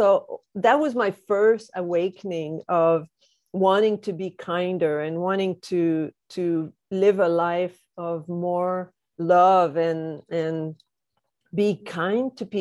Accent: Canada; now in Vancouver, Canada; I'm French Canadian. I live in Vancouver, British Columbia. I've been here 25 years, so it's pretty much home now.

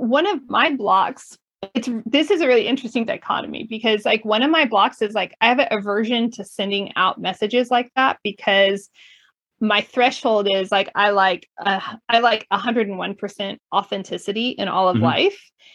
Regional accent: California, United States; I've told my husband that I need to go live on the East Coast for 6 months to a year because I grew up in California.

